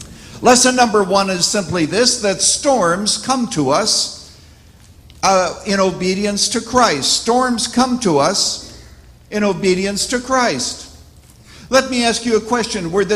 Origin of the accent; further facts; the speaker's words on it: Canada; Now, I was raised in Canada in a little church